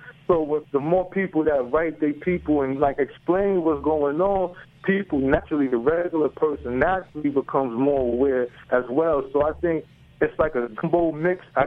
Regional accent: New York City, New York, United States; I'm from New York City. I'm in New York City as currently, and I did 9.5 years down in Virginia, and I made parole

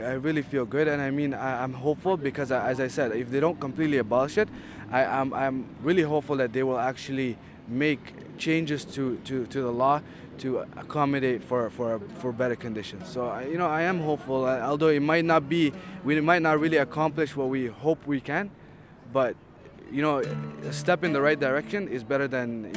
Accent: Canada; as a Canadian living in Canada, I feel that our streets and our cities and our country is a pretty safe place.

